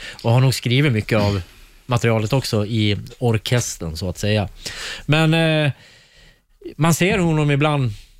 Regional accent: Hofors, Gävleborg County, Sweden; also born or lived in Fagersta; Jag kommer från Hofors där, som var ett replokals- och punknäste. Mm. Mm. Och flyttat runt, bott i Fagersta. Mm. Replokaler. Nu bor jag utanför Strängnäs.

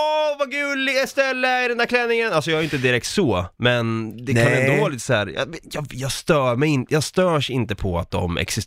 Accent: Sweden; Det är inte som att Svea rike, mitt hemland, har angripits

